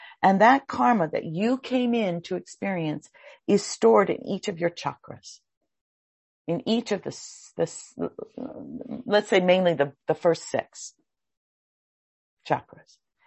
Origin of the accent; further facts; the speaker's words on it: Hawaii, United States; I grew up in Hawaii where there's lots of hills